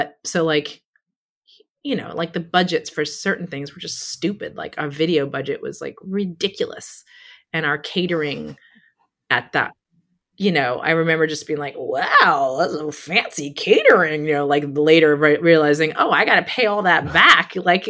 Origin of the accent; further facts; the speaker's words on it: England, United Kingdom; growing up in England in like housing estates